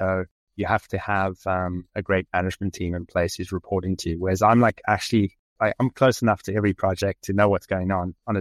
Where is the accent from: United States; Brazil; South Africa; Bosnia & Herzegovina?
South Africa; I was from South Africa originally.